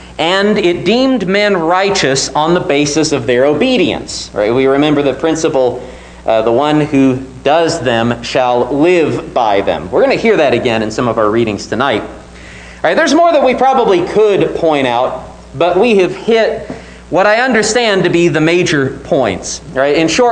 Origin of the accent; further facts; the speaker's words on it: Illinois, United States; at least in Southern Illinois where I grew up